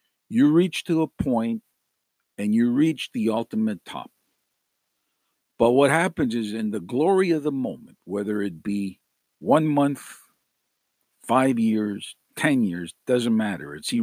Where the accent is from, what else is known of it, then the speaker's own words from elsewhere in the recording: Montreal, Quebec, Canada; Growing up in Montreal as a teenager, I obviously had different views from my parents.